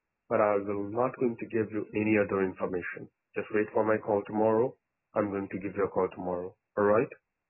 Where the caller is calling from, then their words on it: Melbourne, Victoria, Australia; I'm calling you from Melbourne.